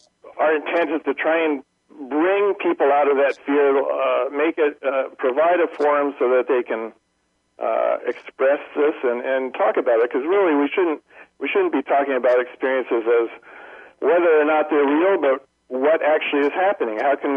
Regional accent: New Hampshire, United States; and I'm actually from New Hampshire

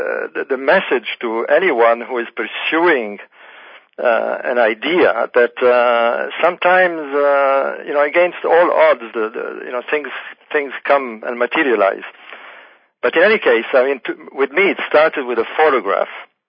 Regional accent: Alexandria, Alexandria Governorate, Egypt; English is a second language; moved away as an adult; I was born in Egypt and grew up there. I left Egypt when I was 19.

